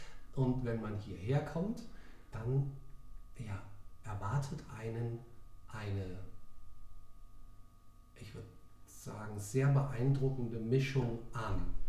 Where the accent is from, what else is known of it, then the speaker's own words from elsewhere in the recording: Rhineland-Palatinate, Germany; Ich bin an der Mosel aufgewachsen.